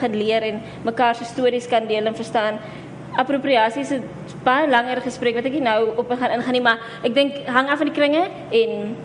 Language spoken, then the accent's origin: Afrikaans; Port Elizabeth, Eastern Cape, South Africa; ek kom ook van PE af, so ek ken nie redig Kaapse bruin mense nie, maar nou dat ek al so lang hier so is